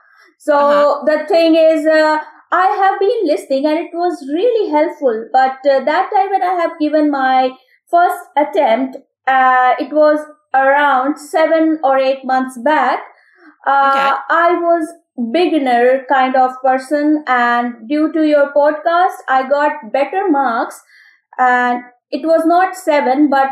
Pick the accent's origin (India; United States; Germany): India; Lucknow, Uttar Pradesh; And I am from India. A place of Nawab called Lucknow.